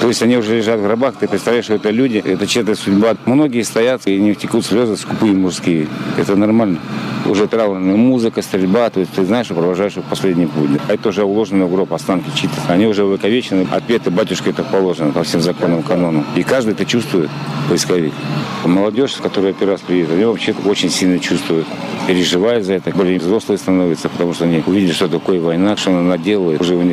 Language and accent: Russian; Kazakhstan; я сам родом из Казахстана